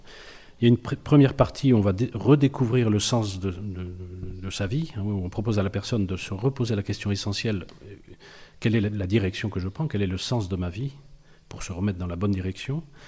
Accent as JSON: {"language": "French", "town": "Argelès-Gazost", "region": "Occitanie", "country": "France", "also_born_or_lived": "Bordeaux", "said": "Je suis donc originaire d'Argelès-Gazost. Je suis marié avec Guylaine qui est originaire du Médoc. Nous avons 5 enfants et 9 petits-enfants. Moi, je travaille dans l'assurance et nous avons habité à Bordeaux"}